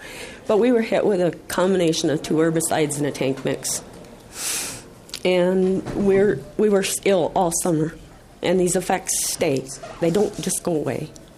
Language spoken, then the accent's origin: English; Staples, Minnesota, United States; I come from Staples.